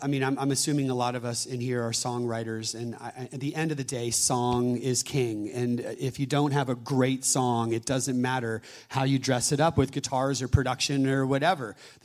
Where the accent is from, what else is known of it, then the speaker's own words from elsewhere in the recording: California, United States; I grew up in the Bay Area, and there was I was 14, and I was at the beach in Año Nuevo, north of Santa Cruz.